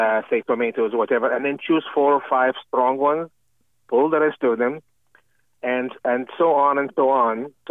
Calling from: Warner, New Hampshire, United States; I'm from Warner, New Hampshire.

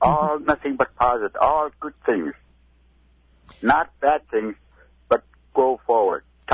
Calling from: Napakiak, Alaska, United States; I'm calling from Nepakiak.

